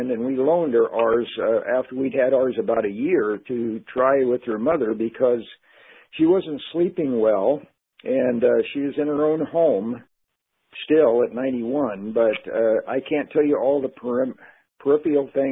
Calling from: Oregon, United States; Well, I'm calling from Oregon.

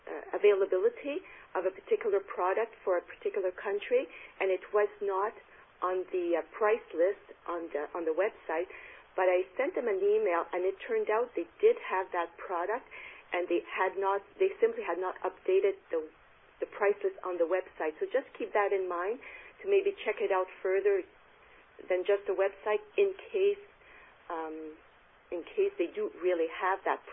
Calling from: Winnipeg, Manitoba, Canada; I'm phoning from Winnipeg here.

